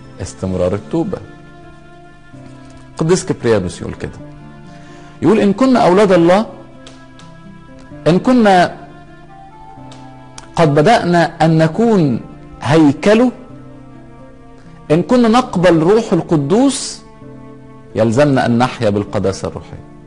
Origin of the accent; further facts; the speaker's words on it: Egypt; وإحنا عندنا في مصر بنحتفل بشم النسيم